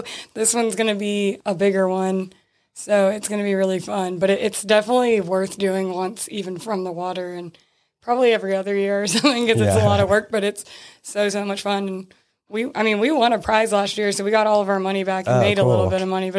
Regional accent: Neptune Beach, Florida, United States; born there; So I was born in Neptune Beach in Florida. So I feel like a sea turtle.

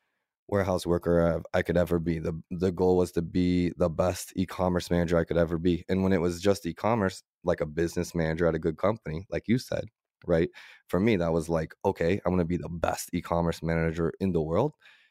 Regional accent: United States; I'm American, so I'm blessed in a lot of ways

